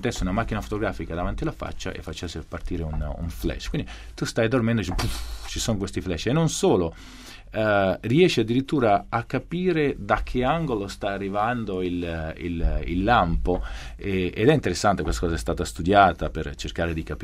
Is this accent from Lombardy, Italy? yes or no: yes; Verano Brianza, Lombardy, Italy; Verano Brianza, nell'allora provincia di Milano.